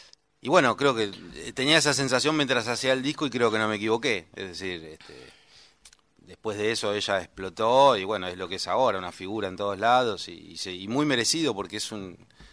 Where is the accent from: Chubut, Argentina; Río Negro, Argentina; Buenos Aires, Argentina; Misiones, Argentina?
Buenos Aires, Argentina; no solo soy de Buenos Aires, me encanta la ciudad de Buenos Aires, amo la ciudad de Buenos Aires